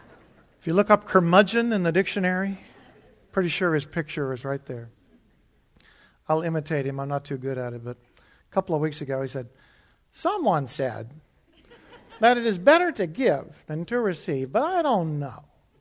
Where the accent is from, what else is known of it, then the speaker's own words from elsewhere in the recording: Leesburg, Virginia, United States; I grew up in Leesburg in the 50s and 60s, and a kind of a Leave It to Beaver existence.